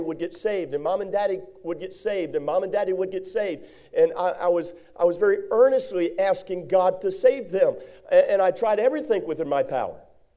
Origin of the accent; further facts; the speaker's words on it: Maryland, United States; but where I was raised in Maryland, we lived out in the country area, and it was on Maple Grove Road where I grew up, 3707 Maple Grove Road.